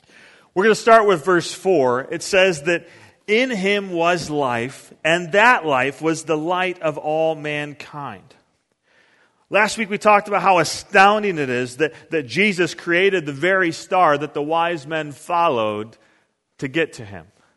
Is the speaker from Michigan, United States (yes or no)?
yes; Detroit, Michigan, United States; I grew up in Detroit. I grew up a mile or a couple hundred yards from I-96.